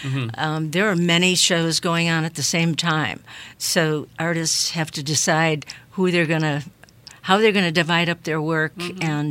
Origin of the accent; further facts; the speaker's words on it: East Coast, United States; now in Ogden Dunes, United States; I'm from the East Coast, actually.